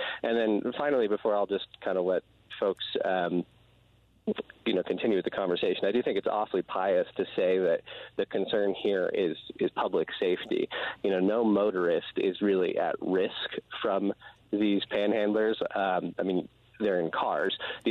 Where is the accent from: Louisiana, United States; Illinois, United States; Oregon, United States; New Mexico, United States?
New Mexico, United States; Albuquerque; I'm from Albuquerque, and I've had some experience with this same kind of thing in Cincinnati, where I lived briefly.